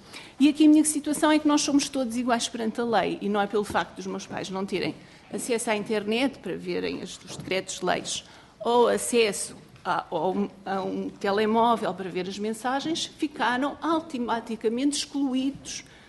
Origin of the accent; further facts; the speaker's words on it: Oliveira do Hospital, Coimbra, Portugal; porque nós somos do Oliveira do Hospital